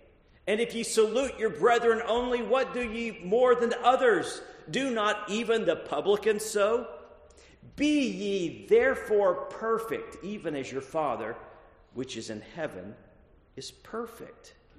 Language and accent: English; Texas, United States; And I grew up in Texas.